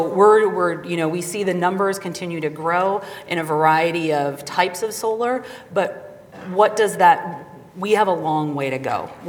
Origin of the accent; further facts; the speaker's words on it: Wisconsin, United States; I'm from Wisconsin. I'm a Wisconsinite. I live in Milwaukee